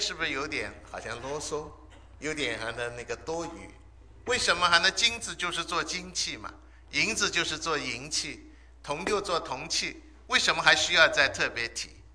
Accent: China; 那我们中国人有很多很有意思的话

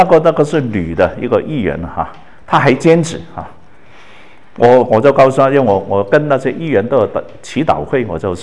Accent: Guangdong, China; 我们广东人从前把死跟洗都那个音都搞错嘛

